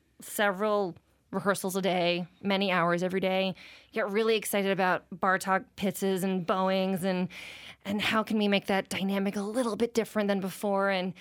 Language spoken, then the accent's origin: English; Boston, Massachusetts, United States; I'm from Boston.